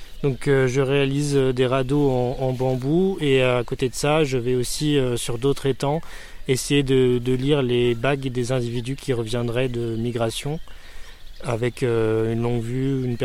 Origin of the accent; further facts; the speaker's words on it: Auvergne-Rhône-Alpes, France; j'ai 25 ans et je suis originaire des Sources de la Loire en Haute-Loire.